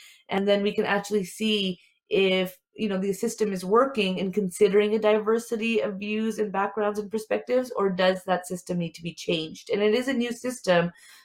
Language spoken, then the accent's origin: English; Waterloo, Ontario, Canada; I'm an Asian Canadian myself. My parents immigrated from India in the early 70s, and I'm born and raised in the Waterloo region.